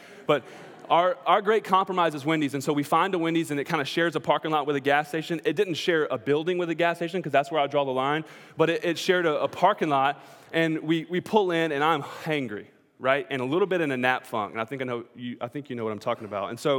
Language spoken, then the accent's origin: English; Georgia, United States; We grew up in South Georgia